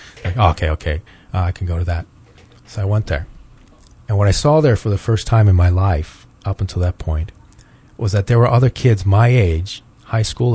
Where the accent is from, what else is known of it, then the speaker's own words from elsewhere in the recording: Japan; I remember growing up in Japan, mm-hmm. and, you know, we spoke English at home, and there's like thousands of international kids mm-hmm. like me that grew up in Japan.